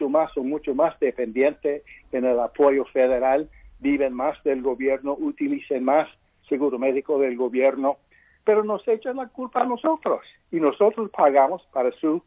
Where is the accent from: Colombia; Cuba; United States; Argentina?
United States; California; born there; somos por nacimiento americanos. Sin embargo, toda mi vida me han dicho, tú no puedes ser americano, tú eres mexicano.